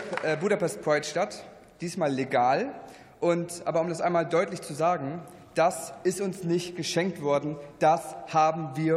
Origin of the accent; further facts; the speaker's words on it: Lower Saxony, Germany; Ich komme aus Niedersachsen